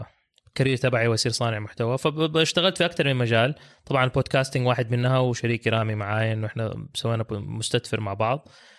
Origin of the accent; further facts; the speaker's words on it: Jeddah, Makkah Province, Saudi Arabia; also born or lived in California; طالما بدأت بالمواليد، انا مواليد كاليفورنيا من مكة وساكن في جدة اغلب عمري.